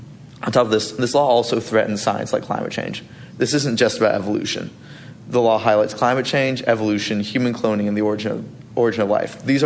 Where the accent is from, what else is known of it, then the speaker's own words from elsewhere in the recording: Baton Rouge, Louisiana, United States; lives 25 minutes away from where I grew up in Baton Rouge.